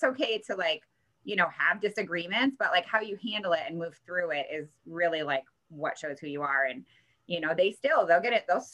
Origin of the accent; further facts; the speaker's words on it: Michigan, United States; I'm from Michigan. You're in Wisconsin.